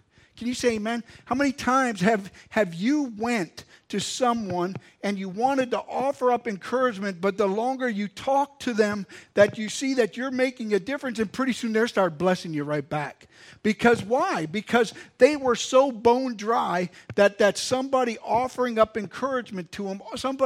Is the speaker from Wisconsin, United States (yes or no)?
yes; Milwaukee, Wisconsin, United States; Now, I'm a city boy, and I'll be the first one to tell you that growing up in Milwaukee, that, you know, you didn't just say hi to every single person you went past.